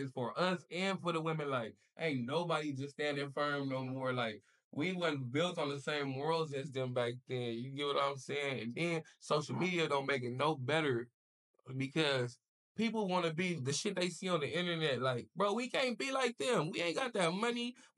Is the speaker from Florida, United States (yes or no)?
no; Los Angeles, California, United States; I'm right here in LA, man. Like, you feel me? I'm from Bridge, so that's like over there by Slauson, Swap Meet, Harvard Park, you feel me, Venice, all that. You feel me? I'm from Bridge. I grew up over there.